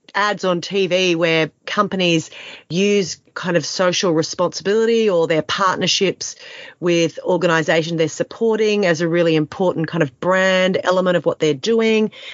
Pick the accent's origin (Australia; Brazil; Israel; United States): Australia; Feel as an Australian that when things happen like the bushfires, Australians are so generous